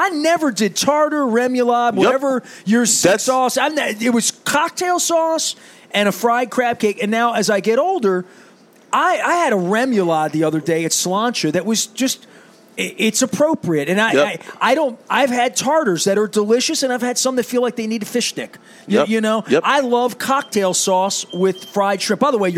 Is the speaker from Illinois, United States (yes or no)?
no; Dundalk, Maryland, United States; You know, we grew up poor in Dundalk.